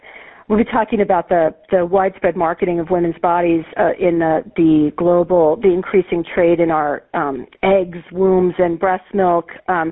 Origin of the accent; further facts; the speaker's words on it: Albuquerque, New Mexico, United States; because the MANA conference is in my hometown this year in Albuquerque